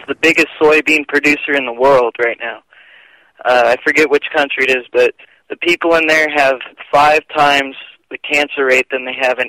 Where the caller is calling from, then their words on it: California, United States; California, SoCal.